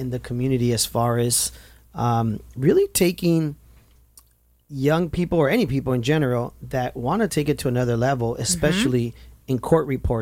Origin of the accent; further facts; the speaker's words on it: Mexico; accent: Mexican; I don't know if it's my Mexican accent. It just doesn't pick it up.